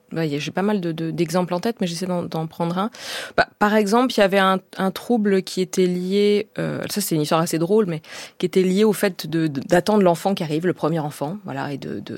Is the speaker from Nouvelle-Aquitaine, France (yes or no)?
no; Bastia, Corsica, France; Je suis de Bastia en Corse, et il y a une tradition beaucoup des inscriptions sur les murs.